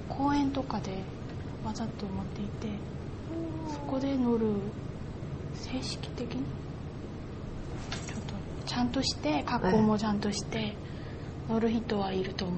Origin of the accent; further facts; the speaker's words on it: Seoul, South Korea; Japanese is a second language; 韓国です。